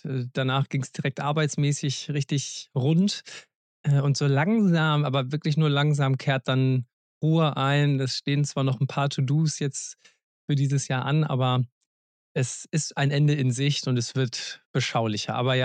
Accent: Cologne, North Rhine-Westphalia, Germany; in meiner Heimatstadt in Köln

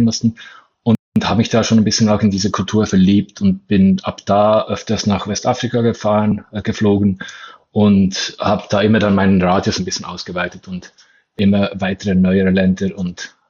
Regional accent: Bern, Switzerland; Also ich komme ja aus Bern, aus der Hauptstadtregion in der Schweiz

